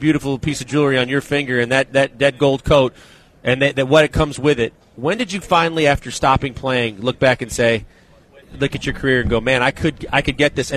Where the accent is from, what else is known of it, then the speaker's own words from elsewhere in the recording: Midwest, United States; And growing up in the Midwest, I know how important sports is to the culture and the fabric of cities